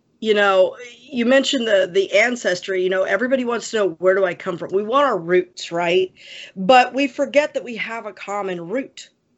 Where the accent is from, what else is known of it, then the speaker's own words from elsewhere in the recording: Ireland; You know, I'm Irish. Just look at my eyes.